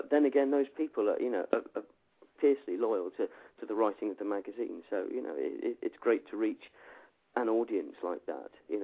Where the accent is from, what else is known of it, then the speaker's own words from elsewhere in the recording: South West England, United Kingdom; We come from Somerset in the southwest